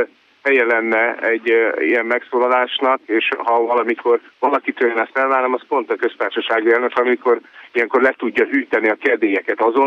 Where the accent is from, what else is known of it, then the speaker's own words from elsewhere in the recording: Dunaújváros, Fejér, Hungary; valahogy így nőttem föl Dunaújvárosban